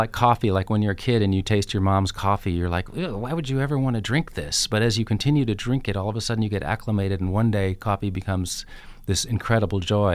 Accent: New York, United States; But as a New Yorker, I was really confused as to why I was playing it.

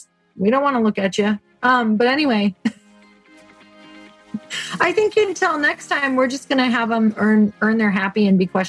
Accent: Midwest, United States; I grew up in the Midwest and it's kind of like you feel like you have to keep everyone in your life from your past or you're just not a nice person.

